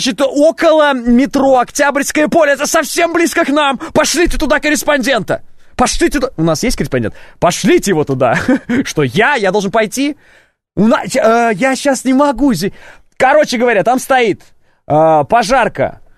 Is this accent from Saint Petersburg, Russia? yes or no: no; Moscow, Russia; born there; Я родился в Москве, я москвич.